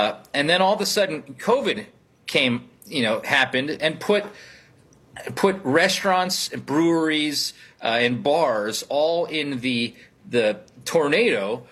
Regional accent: Stevens Point, Wisconsin, United States; also born or lived in New York City; Yeah, so I grew up in Wisconsin, in Stevens Point, Wisconsin, but I had, lived in New York City and was doing management consulting for Facebook, Oracle, and Google, and moved back to Wisconsin

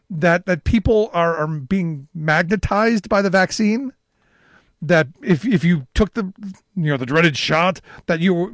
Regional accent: Cleveland, Ohio, United States; And one of them came from my hometown of Cleveland, Ohio

